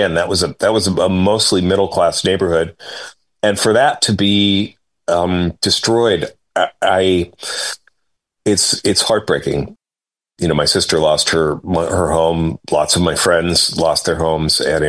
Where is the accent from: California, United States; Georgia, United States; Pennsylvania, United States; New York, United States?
California, United States; Santa Monica; I grew up in Santa Monica, which is adjacent to the Palisades